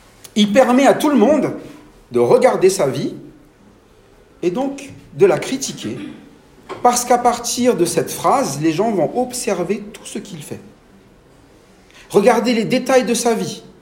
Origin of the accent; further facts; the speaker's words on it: France; accent: French; also born or lived in Madagascar; Moi, j'ai grandi en France. J'ai un accent français. Quand je vais à Madagascar, ils me disent « Mais ton accent, t'as un accent français quand tu parles en malgache. »